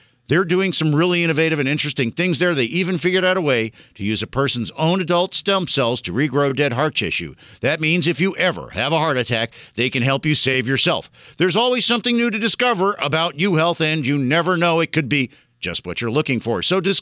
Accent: Miami, Florida, United States; born or raised there

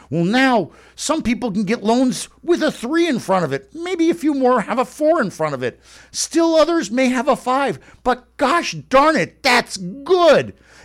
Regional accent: North Miami Beach, Florida, United States; you can hear it in my voice. I'm a redneck from North Miami Beach.

